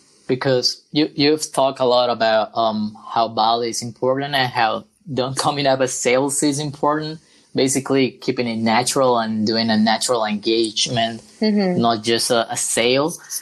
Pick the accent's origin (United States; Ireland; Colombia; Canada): Colombia; English is a second language; I mean, you're from Turkey and I'm from Colombia.